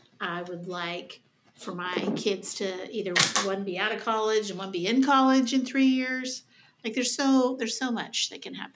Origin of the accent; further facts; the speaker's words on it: England, United Kingdom; I'm English as they come.